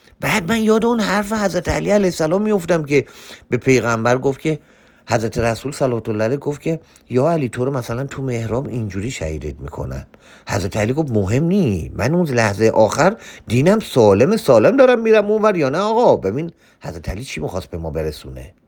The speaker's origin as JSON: {"language": "Persian", "country": "Iran", "tie": "born there", "said": "من توی ایران به دنیا اومدم و چون حالا مذهبم شیعه"}